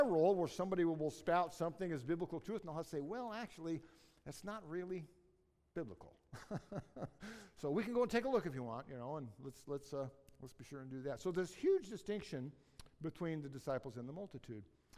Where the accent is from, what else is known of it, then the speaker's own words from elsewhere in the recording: Seattle, Washington, United States; And I grew up in Seattle, and I thought, well, we got hills this big in downtown Seattle, for crying out loud.